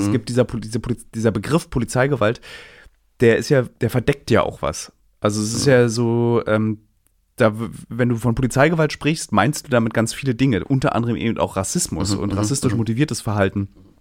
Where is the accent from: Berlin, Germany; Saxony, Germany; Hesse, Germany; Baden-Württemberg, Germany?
Berlin, Germany; und das muss man auch als Berliner sagen